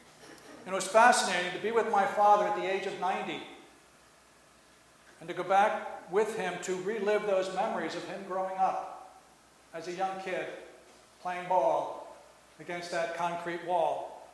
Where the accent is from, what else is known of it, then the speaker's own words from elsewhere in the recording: New Jersey, United States; I grew up in New Jersey. Actually, we distinguish South Jersey from North Jersey. South Jersey really is just a suburb of Philadelphia.